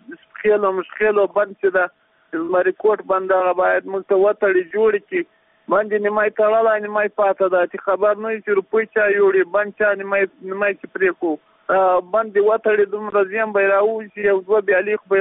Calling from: Paktika, Afghanistan; د پکتیکا یو سبقیل کواره د مشکل د کلي اوسیدونکی

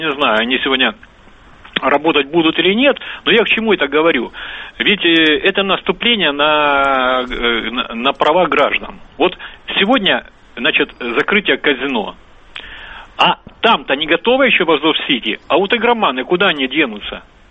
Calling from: Krasnodar Krai, Russia; Я звоню из Краснодарского края как раз.

